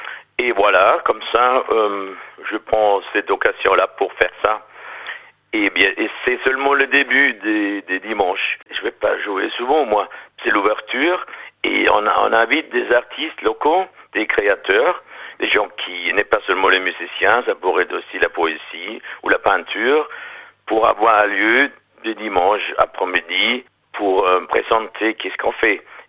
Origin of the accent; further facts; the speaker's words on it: Rhineland-Palatinate, Germany; born there; French is a second language; mes compositions et chansons qui parlent de ma région natale, la Palatinat, et ils sont en allemand.